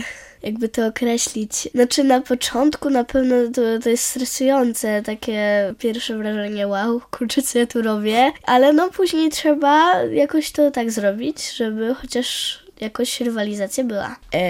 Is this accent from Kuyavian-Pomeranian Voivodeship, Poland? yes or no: yes; Bydgoszcz, Kuyavian-Pomeranian Voivodeship, Poland; Tak, jestem z Bydgoszczy.